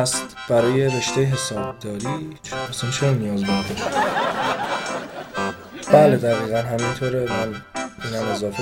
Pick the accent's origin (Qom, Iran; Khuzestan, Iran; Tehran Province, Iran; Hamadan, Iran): Hamadan, Iran; یه تبلیغ برای شهر خودم به همدان هست بکنم